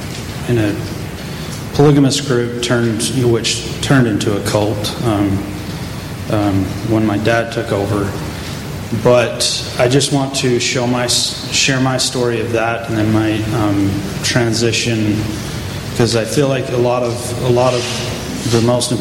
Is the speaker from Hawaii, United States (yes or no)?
no; Sandy, Utah, United States; born there; also born or lived in Salt Lake Valley; I was born here in Sandy, or in Salt Lake Valley in Sandy, Utah, up at the mouth of Little Cottonwood Canyon in the old Jeff's house that used to stand up there that's been now taken down.